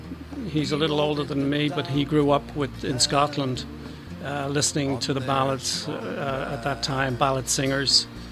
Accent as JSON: {"language": "English", "town": "Dublin", "region": "Leinster", "country": "Ireland", "tie": "born or raised there", "said": "growing up in Dublin anyway"}